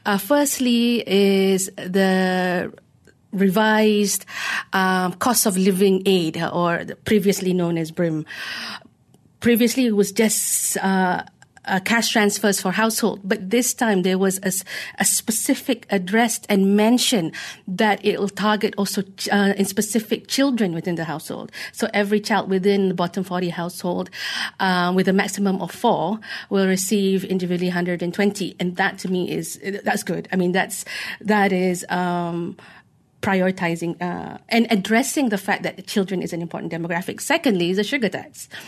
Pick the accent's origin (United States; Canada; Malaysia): Malaysia; as a Malaysian